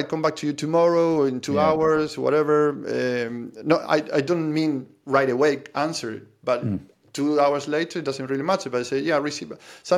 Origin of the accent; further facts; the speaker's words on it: Argentina; English is a second language; now in Ireland; I'm from Argentina. I live in Ireland 18 years